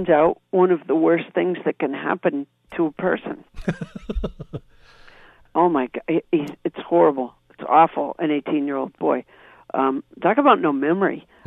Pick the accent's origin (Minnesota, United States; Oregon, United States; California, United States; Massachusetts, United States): Massachusetts, United States; also born or lived in Alabama; I was raised in Massachusetts, luckily, because Massachusetts is a wonderful state, but I was born in Alabama.